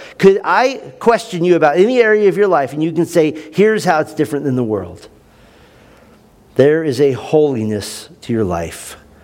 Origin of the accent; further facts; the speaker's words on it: United States; but I'm an American, and that's also a sensitive subject